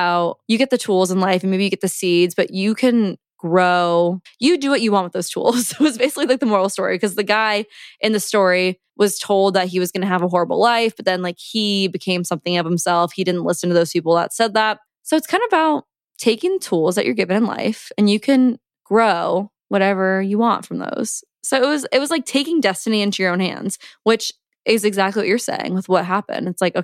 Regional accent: Midwest, United States; growing up in the Midwest and going to a Catholic school

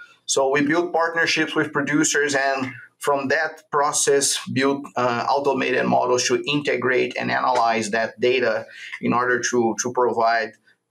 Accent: Brazil; English is a second language; moved away as an adult; now in United States; my background, I'm originally from Brazil, and that's where I did my vet school over there.

